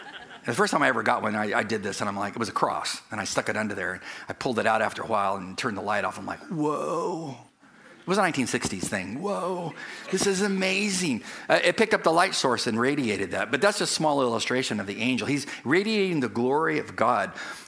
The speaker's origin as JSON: {"language": "English", "region": "California", "country": "United States", "tie": "born or raised there", "said": "Because I was raised in the Southern California desert."}